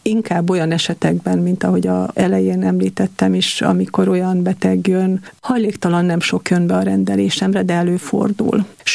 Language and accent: Hungarian; Uzhhorod, Zakarpattia Oblast, Ukraine; moved away as an adult; now in Budapest, Hungary; Egyébként Ungváron születtem, ott is nőttem fel iskolába, egyetemre is ott jártam, és hát egyetem után pár évvel kerültem át Budapestre.